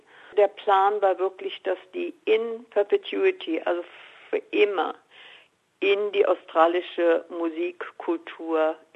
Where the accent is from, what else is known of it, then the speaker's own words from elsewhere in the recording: Hannover, Lower Saxony, Germany; also born or lived in Weimar; Ich bin aufgewachsen in der Hannover-Gegend, also ich spreche Hochdeutsch. Komme aber aus der Gegend von Weimar. Und da spricht man natürlich ganz anders. Und ich liebe natürlich diesen Dialekt, aber ich kann ihn nicht.